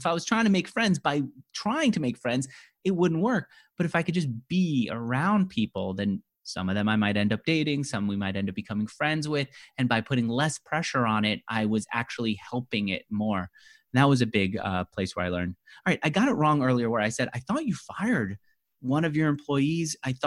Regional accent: New York, United States; that's the belief I had growing up in New York.

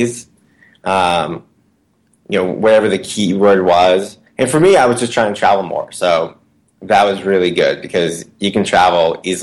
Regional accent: United States; Yeah, well, you know, as an American, I only get 2 weeks vacation a year.

